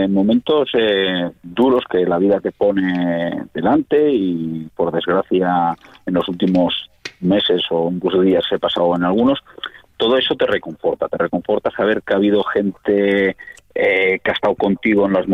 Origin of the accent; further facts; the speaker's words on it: Catalonia, Spain; yo soy catalán y no me escondo, catalán de nacimiento, pero por supuesto he conocido una tierra tan maravillosa que es difícil no quererla y hacerte aragonés, aunque sea solo de adopción.